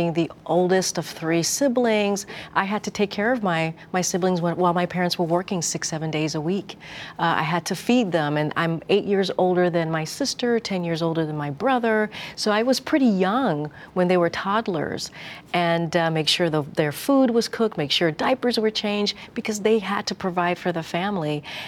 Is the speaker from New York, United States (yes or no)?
yes; New York, United States; That immigrant upbringing, growing up in New York, it shaped everything and anything that I'm about, right?